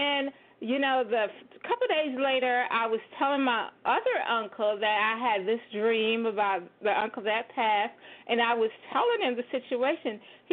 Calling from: Florida, United States; calling from Florida.

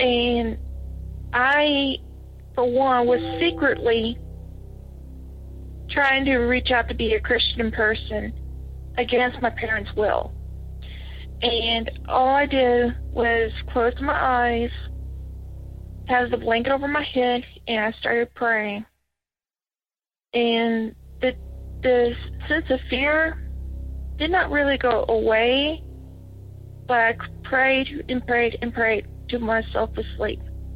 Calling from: Batesville, Arkansas, United States; I'm calling from Batesville, Arkansas.

